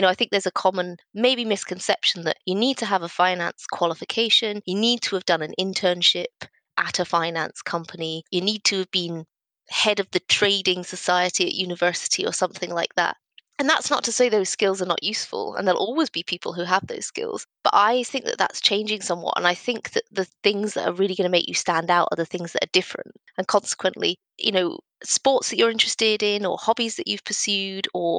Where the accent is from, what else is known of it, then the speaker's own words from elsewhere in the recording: Aboyne, Scotland, United Kingdom; now in Linlithgow, United Kingdom; I grew up in Aboyne, which is in rural Aberdeenshire, and I currently live in Linlithgow, or just outside Linlithgow, which is near Edinburgh.